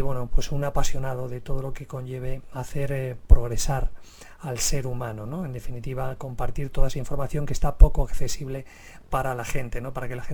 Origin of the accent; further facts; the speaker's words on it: Paris, Île-de-France, France; now in Spain; Viví varios años en París. Prácticamente mi adolescencia la pasé allí. También nací en Francia, en París también. Y bueno, me une mucho, ¿no?, lo que es Francia a mi vida, aunque por supuesto llevo viviendo aquí y soy español desde hace, pues también, muchos años